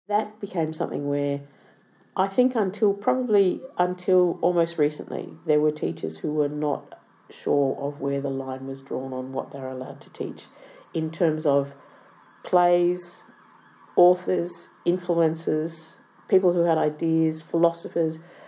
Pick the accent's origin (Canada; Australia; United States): Australia; accent: Australian; And I said it so nicely, with my nice Australian accent.